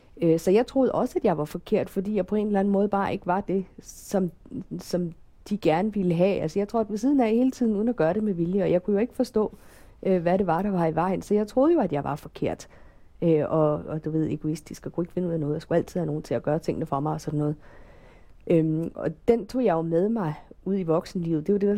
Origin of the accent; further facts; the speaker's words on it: Holstebro, Central Denmark Region, Denmark; also born or lived in Sønderjylland; Jeg voksede op i Holstebro i sådan et pænt borgerligt villakvarter.